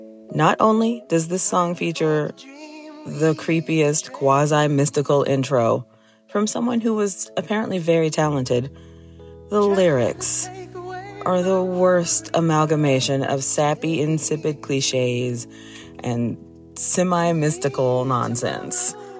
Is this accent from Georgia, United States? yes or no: no; Kansas City, Missouri, United States; I'm from Kansas City, Missouri.